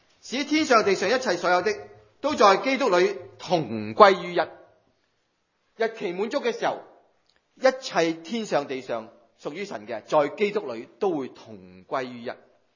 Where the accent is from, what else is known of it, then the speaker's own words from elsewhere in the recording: China; 我们是中国人，本来是外邦人来的